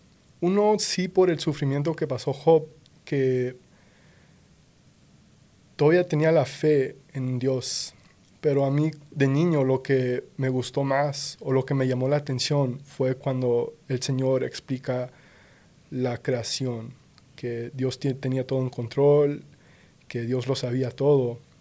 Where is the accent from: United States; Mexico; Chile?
United States; Denver, Colorado; also born or lived in El Paso, Texas; Nací en El Paso, Texas, pero crecí toda mi vida aquí en Denver, Colorado. Desde que tenía 3 meses, por ahí, un año.